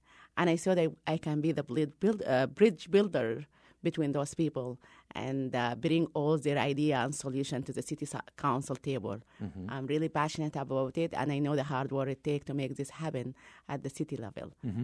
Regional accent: Sudan; English is a second language; moved away as an adult; also born or lived in Virginia; now in Iowa City, United States; I came from Sudan 20 years ago. I lived in Virginia before I moved to Iowa, where I started my family.

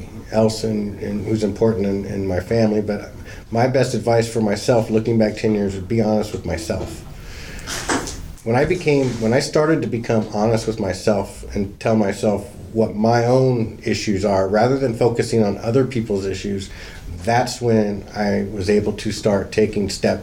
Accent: California, United States; I grew up in Southern California.

